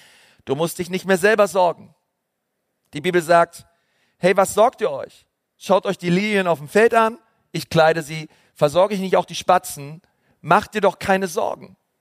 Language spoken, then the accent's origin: German; Berlin, Germany; born there; Also ich bin geboren worden in Berlin, steht auf meinem deutschen Pass, Wohnort, hier Geburtsort Berlin